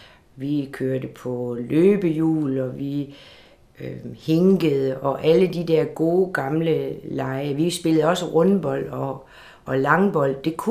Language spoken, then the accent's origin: Danish; Horsens, Central Denmark Region, Denmark; born there; og jeg er født i Fredericiagade 43 i Horsens. Og jeg er født i en ejendom, som min oldefar, som emigrerede til Danmark fra Sverige, byggede omkring 1912-1914.